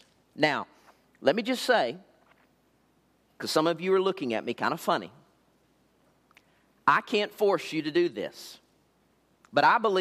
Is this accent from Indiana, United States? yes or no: no; Alvarado, Texas, United States; I grew up in Alvarado, Texas. This is about 25 miles south of Fort Worth at the intersection of I-35 and Highway 67.